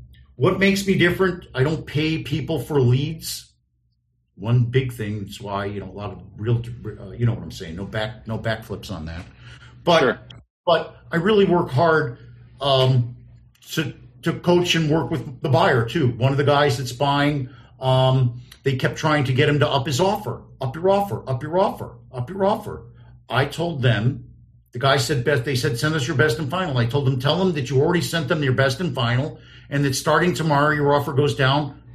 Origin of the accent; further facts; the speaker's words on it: North Miami Beach, Florida, United States; Another one, guy in the neighborhood I grew up in North Miami Beach, for some reason it's become white hot.